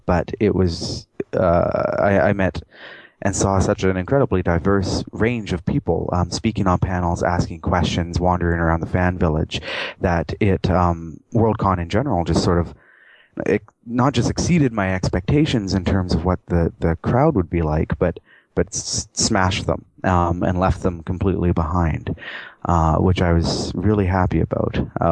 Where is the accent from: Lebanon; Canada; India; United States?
Canada; I'm also Canadian, so I have a bit of a, you know, North American centrism, I suppose.